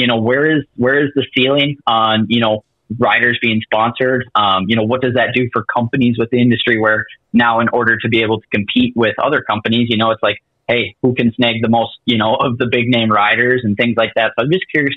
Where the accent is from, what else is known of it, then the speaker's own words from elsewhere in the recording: Midwest, United States; growing up in the Midwest